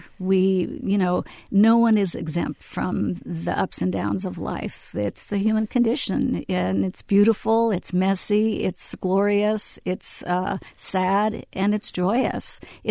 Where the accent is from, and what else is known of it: Fresno, California, United States; born or raised there